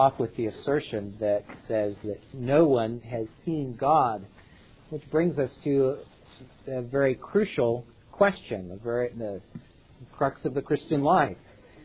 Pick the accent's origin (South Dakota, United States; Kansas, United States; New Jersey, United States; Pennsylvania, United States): Kansas, United States; Topeka; President Ford came to my hometown, to Topeka, Kansas